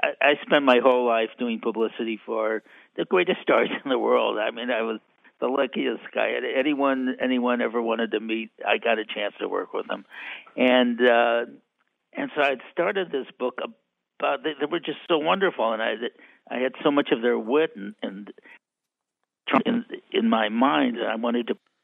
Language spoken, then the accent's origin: English; St. Louis, Missouri, United States; I grew up in St. Louis, as … we were in St. Louis because that's where Joseph Pulitzer was.